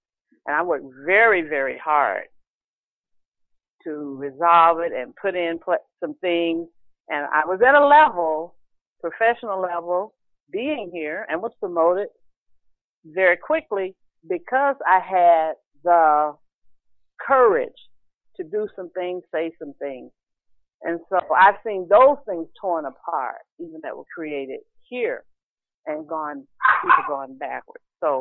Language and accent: English; Kansas City, Missouri, United States; also born or lived in Arkansas; being born in the Deep South, Arkansas, growing up in Kansas City, Missouri